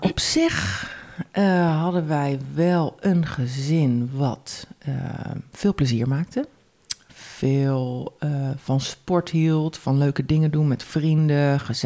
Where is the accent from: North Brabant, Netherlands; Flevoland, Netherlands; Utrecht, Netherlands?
Utrecht, Netherlands; Zeist; Nou, waar kom ik vandaan? Nou, ik kom uit Zeist.